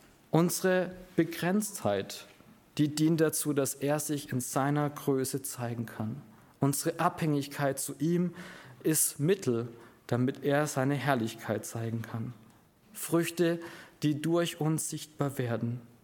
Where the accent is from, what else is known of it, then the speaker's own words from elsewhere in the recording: Schwäbisch Hall, Baden-Württemberg, Germany; Und ich komme aus Schwäbisch Hall, aus einer Salzstadt.